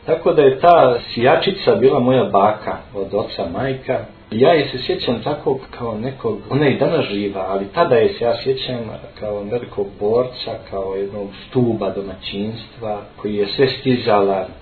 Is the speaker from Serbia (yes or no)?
no; Zavidovići, Federation of Bosnia and Herzegovina, Bosnia & Herzegovina; born there; Inače sam rođen u Zavidovićima, a otac mi je iz Vozuće, majka je također sa druge strane Padine Ozrena, selo Bočinja.